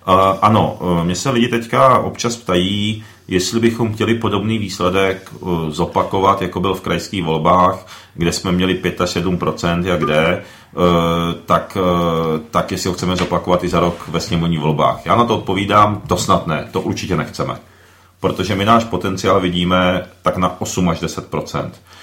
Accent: Zlín Region, Czechia; jsme ze Zlínského kraje z Moravy a prostě pocházím z věřící moravské rodiny.

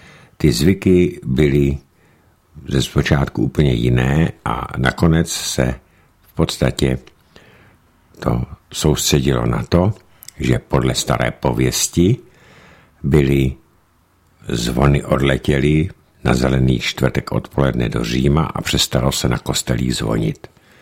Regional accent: Polabí, Czechia; Nicméně u nás v Polabí byl zvyk, že kluci chodili

